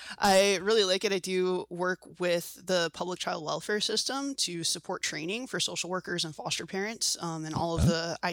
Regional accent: Washington, District of Columbia, United States; now in Seattle, United States; I'm not a Seattle native. I'm from Washington, D.C. originally. And then I moved out here actually for graduate school at the University of Washington.

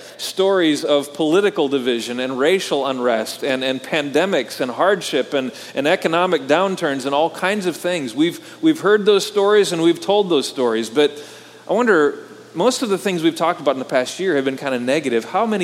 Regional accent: Wisconsin, United States; I grew up in Wisconsin, and as a little boy, my family would go up to a cabin on a small lake up in northern Wisconsin every summer.

